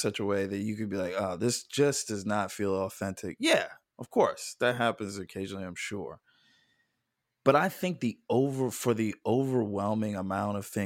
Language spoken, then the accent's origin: English; East Coast, United States; now in Los Angeles, United States; I like, I'm from the East Coast, so I still hold on to that.